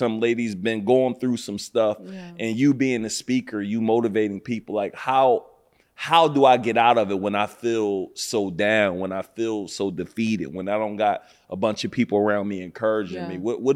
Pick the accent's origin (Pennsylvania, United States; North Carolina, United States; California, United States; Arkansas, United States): Pennsylvania, United States; Philadelphia; I need you to go get my birth certificate because we're from Philly.